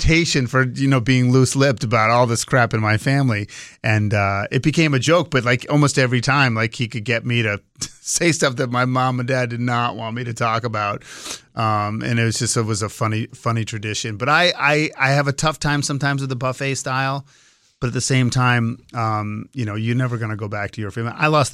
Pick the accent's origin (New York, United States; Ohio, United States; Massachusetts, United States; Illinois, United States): Massachusetts, United States; Swampscott; I remember I grew up in Swampscott, Massachusetts.